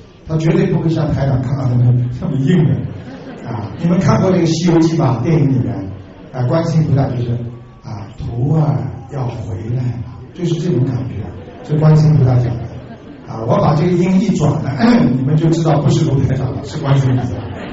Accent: China; 所以我们中国人讲句话，这个人缺德，对不对？

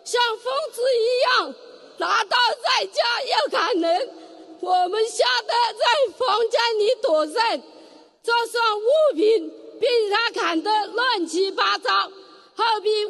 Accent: Nanchang, Jiangxi, China; 我是来自江西南昌的弟子

